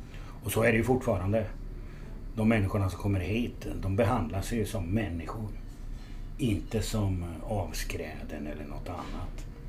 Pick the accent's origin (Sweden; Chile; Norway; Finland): Finland; Jag är från Finland ju från början.